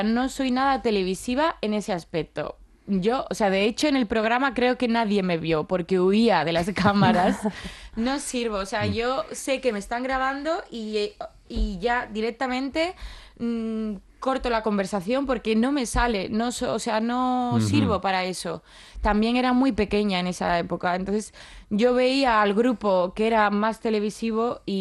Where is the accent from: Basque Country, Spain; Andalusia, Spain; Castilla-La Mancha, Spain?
Andalusia, Spain; moved away as an adult; now in Madrid, Spain; había salido de mi pueblo, de Sevilla, no tenía... De hecho, me había independizado ese año mismo que me mudé a Madrid